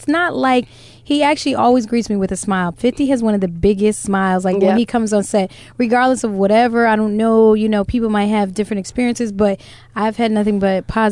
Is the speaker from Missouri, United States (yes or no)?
no; New Jersey, United States; No, in New Jersey, because I'm from Jersey.